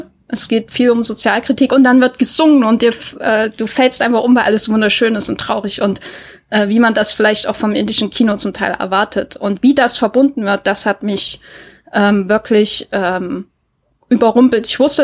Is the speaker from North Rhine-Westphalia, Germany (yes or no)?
no; Thuringia, Germany; aus meinem Thüringen, wo ich aufgewachsen bin